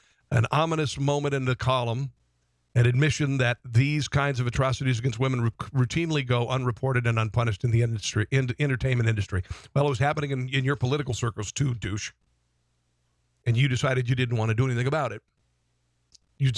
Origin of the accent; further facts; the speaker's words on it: Midwest, United States; I'm not an East Coaster. I'm not a New Yorker. I'm a Midwesterner.